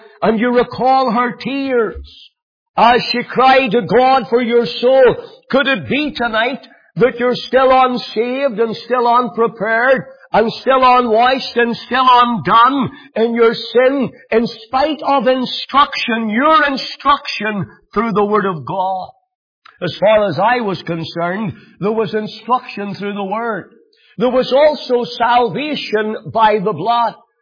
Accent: Banbridge, Northern Ireland, United Kingdom; born there; I was born in Banbridge in the county of Down.

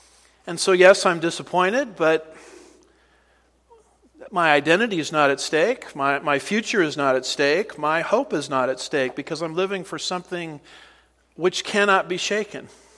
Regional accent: California, United States; I grew up in California. I grew up with tremors.

